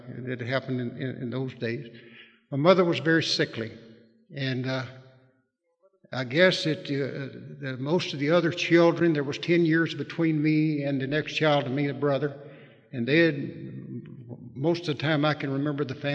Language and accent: English; Red Clay Hills, Mississippi, United States; born there; I was born in Red Clay Hills, Mississippi.